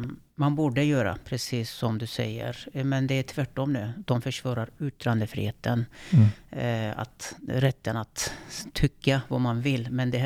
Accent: Kullo, Konya, Turkey; moved away as an adult; now in Sweden; Jag är född och uppvuxen i Turkiet. Kullo, en liten landsbygdsort i Konya. Det är inte längre landsbygd, man kan inte säga det, inte riktigt som förr, men ja, jag gick ut gymnasiet där. Efter gymnasiet flyttade jag till Sverige

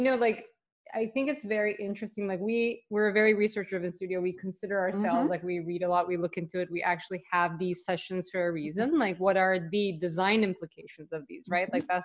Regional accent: Turkey; like, I grew up in Turkey. We're also very similar education system there.

